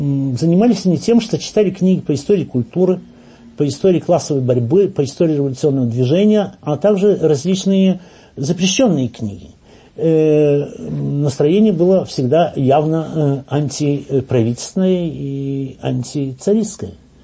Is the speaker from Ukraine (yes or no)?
yes; Novhorod-Siverskyi, Chernihiv Oblast, Ukraine; born there; also born or lived in Odesa / Tula; Родился я в 1894 году в Новгороде Северском, это в Черниговской губернии. Образование получил в Одесской третьей гимназии.